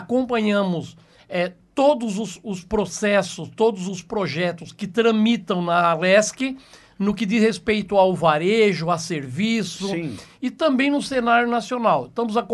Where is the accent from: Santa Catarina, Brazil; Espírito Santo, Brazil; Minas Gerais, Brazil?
Santa Catarina, Brazil; Barra Velha; now in Joinville, Brazil; Eu sou natural de Barra Velha, norte do estado, e moro em Joinville.